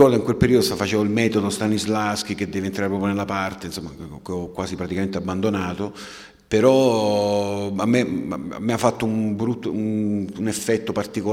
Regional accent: Calabria, Italy; Poi io sono calabrese, però insomma sono aperto a qualsiasi regione

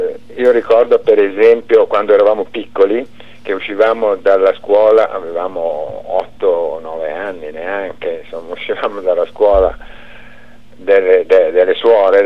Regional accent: Bozzolo, Lombardy, Italy; Sì, perché sono nato a Bozzolo

